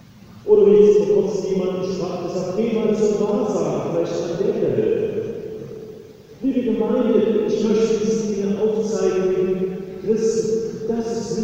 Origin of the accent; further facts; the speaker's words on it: Saxony, Germany; aus einem kleinen Dorf in der Nähe von Dresden, wo ich groß geworden bin.